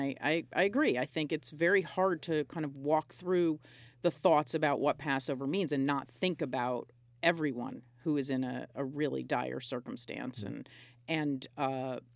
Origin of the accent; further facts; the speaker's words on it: Woodstock, New York, United States; We have like a hippie Haggadah. You know, I grew up in Woodstock.